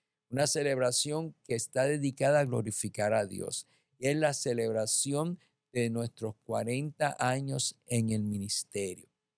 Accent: Isabela, Puerto Rico; moved away as an adult; Mi esposo y yo somos naturales de Isabela, y en el año 1986 nos casamos y nos mudamos a Moca

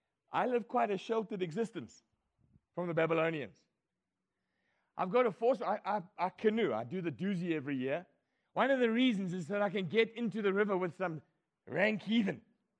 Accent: Scotland, United Kingdom; I remember I told you I'm a Scotsman.

